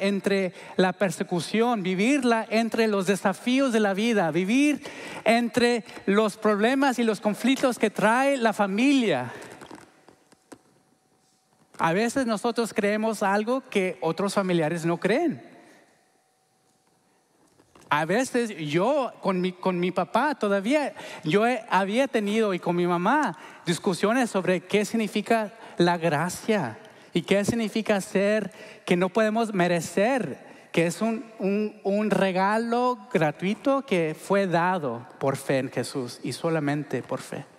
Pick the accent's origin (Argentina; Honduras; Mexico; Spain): Honduras; born there; yo nací en Honduras, de padres mexicanos. Me hice ciudadano hace recientemente